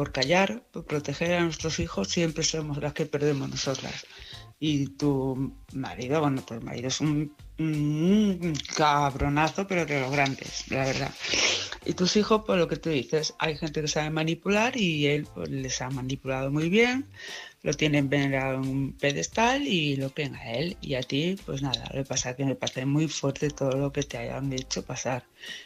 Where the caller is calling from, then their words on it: Palma, Balearic Islands, Spain; de Palma de Mallorca.